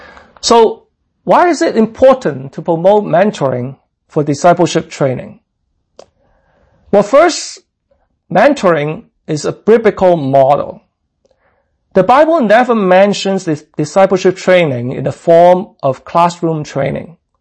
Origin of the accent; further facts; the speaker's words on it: Hong Kong; now in Toronto, Canada; I emigrated from Hong Kong to Toronto in 1985 and attended the Chinese Gospel Church, our mother church in Chinatown around Dundas and Spadina.